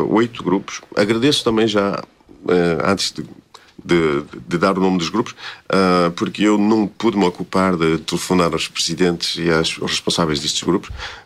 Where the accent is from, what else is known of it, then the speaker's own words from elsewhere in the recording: Gondoriz, Viana do Castelo, Portugal; now in France; Eu sou natural de Gondoriz, a freguesia de Gondoriz, de Arcos de Valdevez. Não resido, resido em França e o meu lugar onde nasci é a Lombadinha. É mesmo um lugarzinho muito serrano, aquilo.